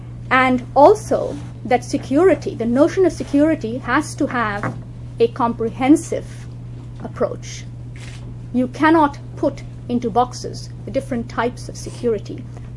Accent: Bangladesh; English is a second language; I come from Bangladesh, a country which is very poor, a country which is racked with political violence.

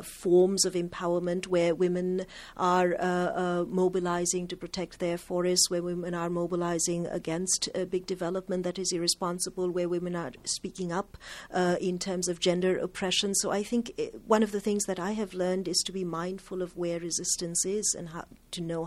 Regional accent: Kolkata, West Bengal, India; I'm from Calcutta. My family's been living in Calcutta since the early 1800s, yes.

